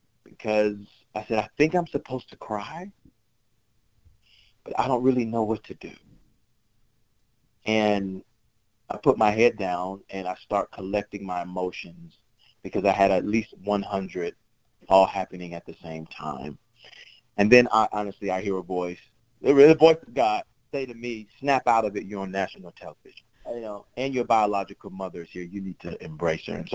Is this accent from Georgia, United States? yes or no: yes; Atlanta, Georgia, United States; He had a barbershop down on Auburn Avenue. I grew up on Auburn, birthplace of kind of civil rights in Atlanta.